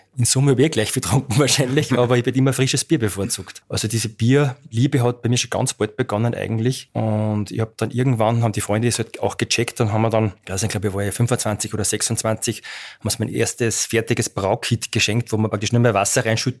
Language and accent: German; Steinbach-Mattersee, Salzburg, Austria; also born or lived in Vienna / Linz; ich bin in Steinbach-Mattersee schon aufgewachsen, also ich bin da zu Hause und ich war zwischendrin beruflich auch einmal einige Jahre in Wien und in Linz.